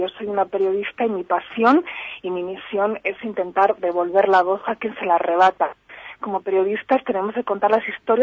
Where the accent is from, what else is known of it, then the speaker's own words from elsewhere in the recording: Spain; now in Ciudad Juárez, Mexico; yo vengo, como ves por este acento, de España, pero yo creo que en mi país, en la tierra que me dio a nacer, se ha perdido la alegría por vivir.